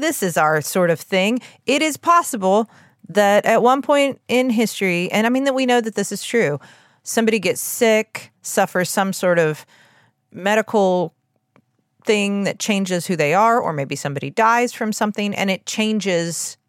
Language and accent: English; United States; I as an American, I'm like, that seems dramatic.